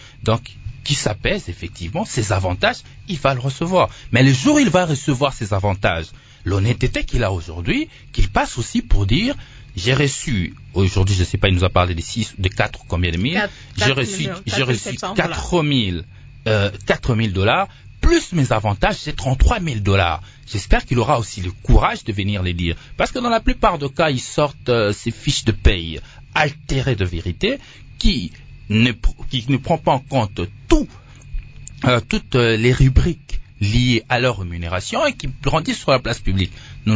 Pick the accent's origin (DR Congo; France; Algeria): DR Congo; Kinshasa; je suis de Kinshasa